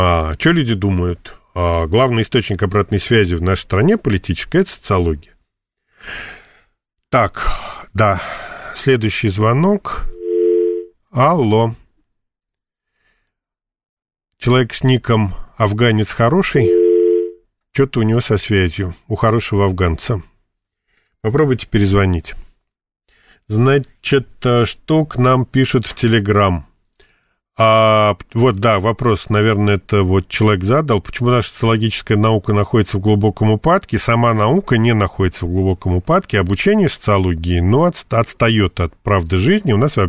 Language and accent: Russian; Moscow, Russia; Потому что я родился и вырос не в Узбекистане, а в Москве